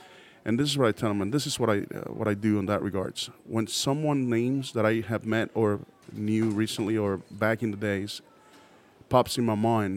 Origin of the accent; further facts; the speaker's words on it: Puerto Rico; born there; like I said, I was born in Puerto Rico. Latin Caribbean cuisine is what we go for at the house